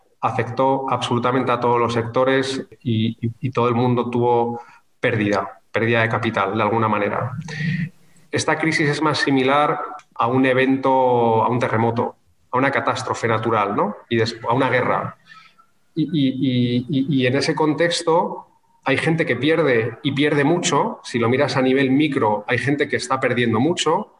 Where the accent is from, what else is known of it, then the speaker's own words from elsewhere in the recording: Madrid, Community of Madrid, Spain; cuando yo estaba en Madrid, yo soy madrileño